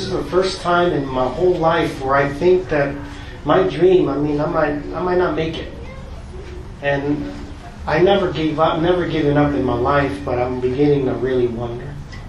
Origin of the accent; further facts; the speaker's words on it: San Jose, California, United States; And then growing up in San Jose and adjusting to life in the United States and then going to college, and it was very difficult.